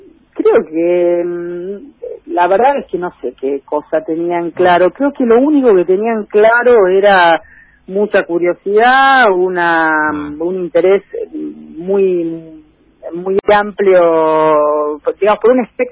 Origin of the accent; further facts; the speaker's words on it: Necochea, Buenos Aires Province, Argentina; born there; No, nací en Necochea.